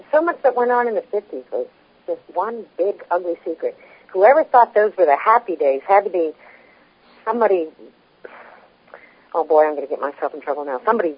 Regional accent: Illinois, United States; born there; also born or lived in Ohio; I was born in Illinois, and I lived in Ohio.

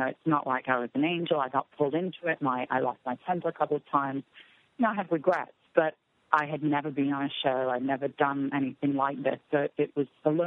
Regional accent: England, United Kingdom; now in United States; I was brought up in England, and so I have a different culture than some of the other girls that were brought up in the South.

